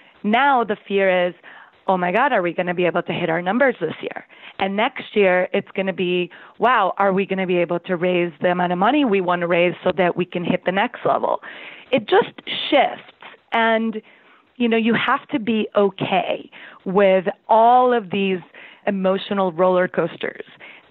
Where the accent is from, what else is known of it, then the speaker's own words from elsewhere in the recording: Costa Rica; My family, for example, we grew up in Costa Rica, and everyone in my family is an entrepreneur, but their businesses are all lifestyle businesses.